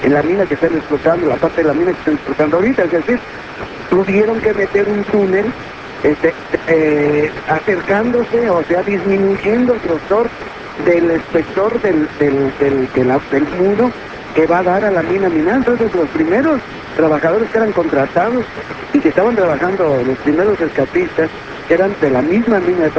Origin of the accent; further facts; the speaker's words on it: Mexico; es nada más un punto de referencia de cómo estamos siendo tratados los mexicanos.